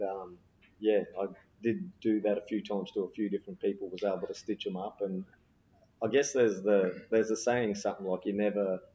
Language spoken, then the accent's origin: English; Brisbane, Queensland, Australia; Yeah, born and bred in Brisbane, grew up in the great Woodridge, Logan area